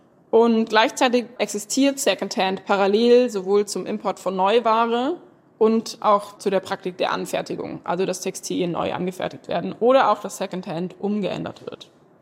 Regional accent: North Rhine-Westphalia, Germany; Ich bin aus NRW

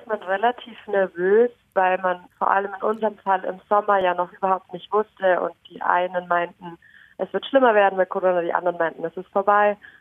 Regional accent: Germany; Allgemein, also bei uns in Deutschland ist es ja so, dass wir für jede Vorlesung einen Zoom-Link kriegen

